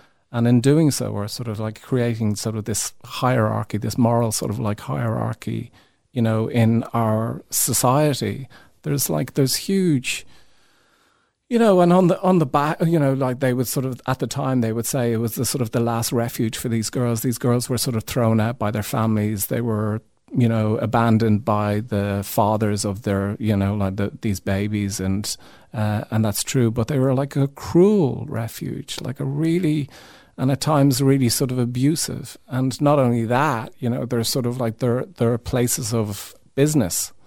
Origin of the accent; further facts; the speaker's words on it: Ireland; So, yeah, I thought that was very, very important for me to do as an Irish person, I guess.